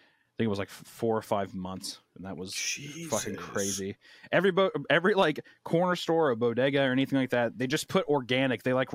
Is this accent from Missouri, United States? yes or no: yes; Missouri, United States; born there; now in Texas, United States; I was born in Missouri.